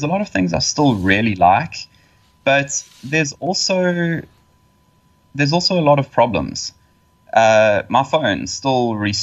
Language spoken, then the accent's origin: English; Estcourt, KwaZulu-Natal, South Africa; I'm in the Musgrave area. I was born in a tiny town called Escort.